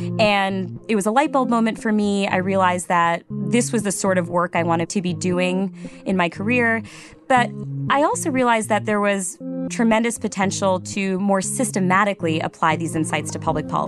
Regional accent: Cheshire, Connecticut, United States; I grew up in Cheshire, Connecticut.

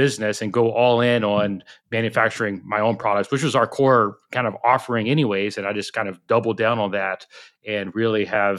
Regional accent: Talladega, Alabama, United States; So I grew up in Talladega, Alabama, and you know, Alabama was really driven by textiles

